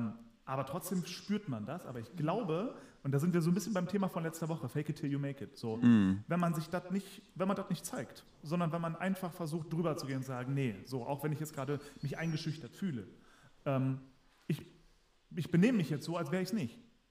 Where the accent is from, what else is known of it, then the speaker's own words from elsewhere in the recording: Germany; now in Vienna, Austria; Ich fühle mich jetzt zum Beispiel als Deutscher in Wien manchmal eingeschüchtert, weil ich weiß, viele Wiener mögen Deutsche nicht.